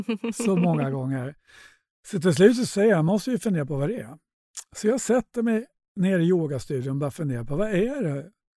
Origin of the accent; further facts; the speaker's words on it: Sweden; när jag är hemma i Sverige så kanske inte jag hinner träna så mycket.